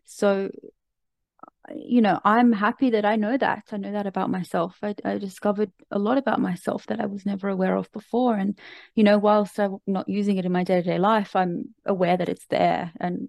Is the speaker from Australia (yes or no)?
yes; Australia; as an Australian going to Bali is hardly a remarkable feat.